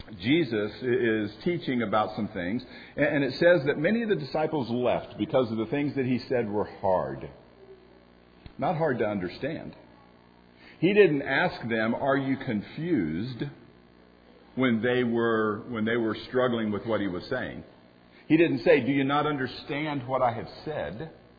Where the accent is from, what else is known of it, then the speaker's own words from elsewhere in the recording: Florida, United States; Growing up in Florida, the situation that they were showing in the video, I've seen repeatedly in Florida.